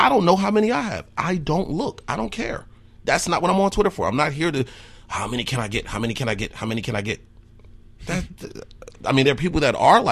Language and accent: English; Newark, New Jersey, United States; born or raised there; now in Wisconsin, United States